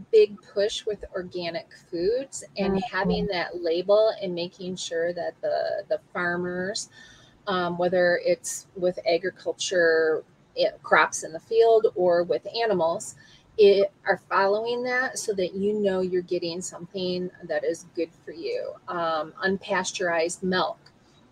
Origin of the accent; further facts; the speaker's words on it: United States; And growing up in America, you need to drink milk.